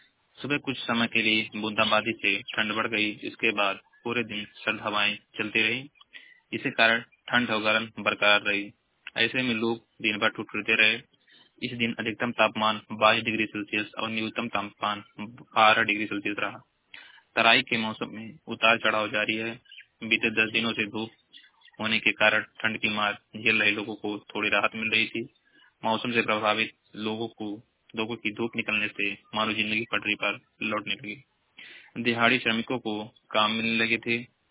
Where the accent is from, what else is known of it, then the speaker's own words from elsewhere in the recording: Maharajganj, Uttar Pradesh, India; मैं जिला महाराजगंज का निवासी हूँ।